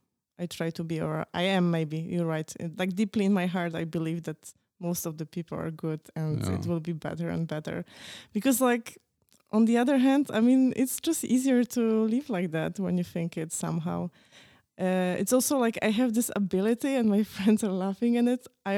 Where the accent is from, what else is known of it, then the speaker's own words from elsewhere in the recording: Poland; born there; English is a second language; So I was born in Poland, actually in the like smaller city, 50,000 near the Czech border, actually.